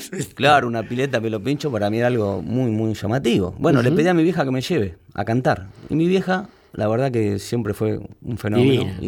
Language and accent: Spanish; Buenos Aires, Argentina; Yo soy nacido en Villa Ortúzar.